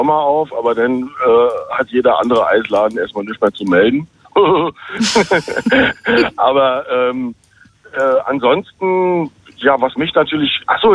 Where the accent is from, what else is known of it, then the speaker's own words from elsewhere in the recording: Mecklenburg-Vorpommern, Germany; born there; now in Berlin, Germany; Nein, also geboren bin ich in Mecklenburg.